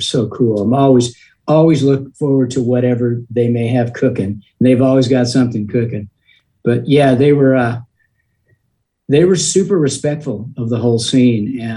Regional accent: Long Beach, California, United States; I grew up in Long Beach, California, and … came and played at a high school that was right across town from where I lived.

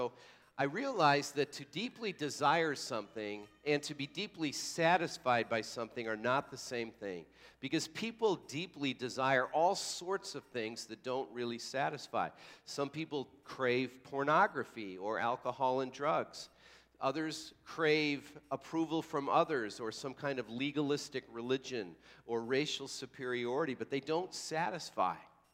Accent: Illinois, United States; I was a kid growing up near Chicago, and I was a big Chicago Blackhawks fan.

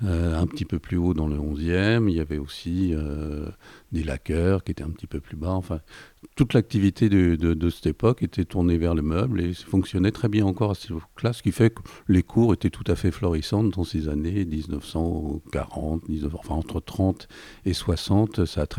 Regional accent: Paris, Île-de-France, France; Ben moi, je suis un enfant du quartier, puisque je suis né sur le Faubourg Saint-Antoine.

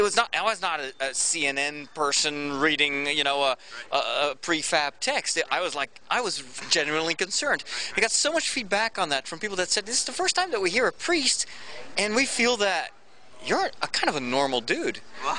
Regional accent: Netherlands; English is a second language; And I'm from the Netherlands, actually. I'm not from over here.

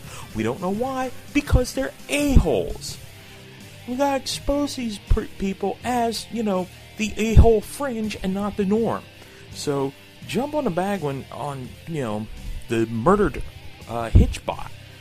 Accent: Philadelphia, Pennsylvania, United States; Growing up around Philadelphia, I can tell you that's a bad idea for anything

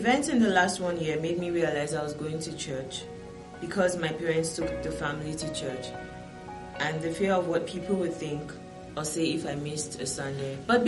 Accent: Nigeria; also born or lived in Saudi Arabia; I was born in Saudi Arabia, raised in Nigeria, into a Christian family.

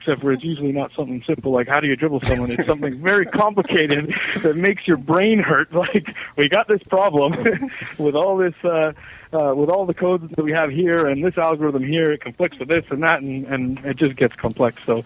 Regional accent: Vancouver, British Columbia, Canada; But I grew up here in Vancouver. As I told you, I'm half Jamaican, so my dad was born and raised in Jamaica.

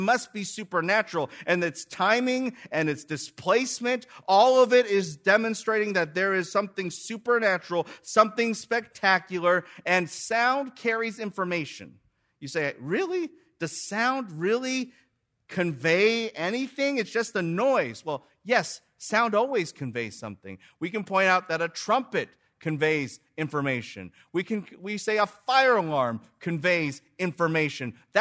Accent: Midwest, United States; And I was telling all these Californians, because I grew up in the Midwest

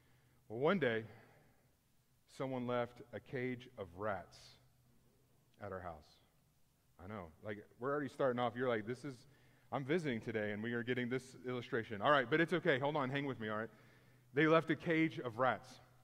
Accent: Houston, Texas, United States; We had one growing up in Houston

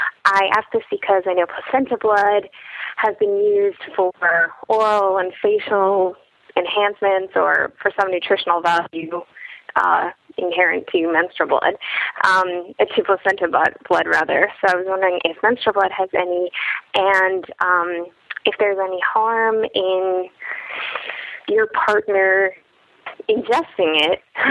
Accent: Midwest, United States; I'm from the Midwest.

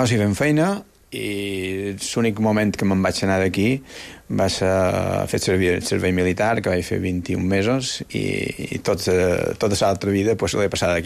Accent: Inca, Balearic Islands, Spain; era el meu poble, Inca, a prop de casa meva

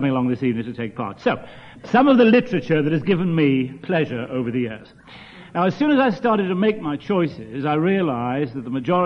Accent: Liverpool, North West England, United Kingdom; moved away as an adult; I was born in Liverpool and lived there until my middle 20s. My father was a barber, but I suspect he earned most of his money as a bookie on the side.

